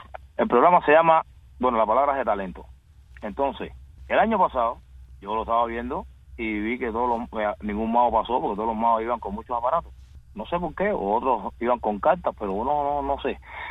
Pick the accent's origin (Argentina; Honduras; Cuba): Cuba; yo soy un mago, soy de Cuba. Nunca, del tiempo que estuve en Cuba, nunca tuve ni un traje